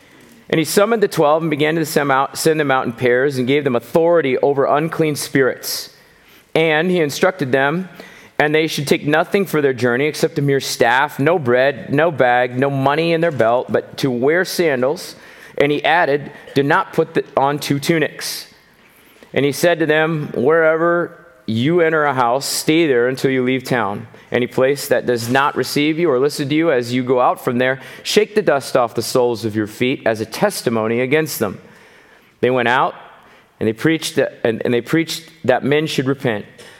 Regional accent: Beaver Crossing, Nebraska, United States; Okay, I'm from Beaver Crossing. We like to call it Beave.

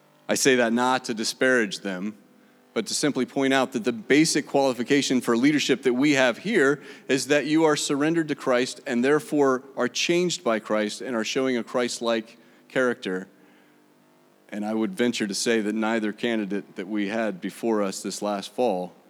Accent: United States; But I'm proud to be an American. I am. When I came home from India, I was grateful to be back.

